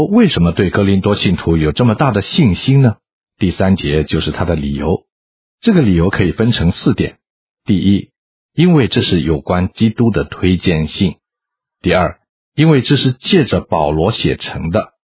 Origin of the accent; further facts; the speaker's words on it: China; 我们中国人认为心就是一个人心智的中心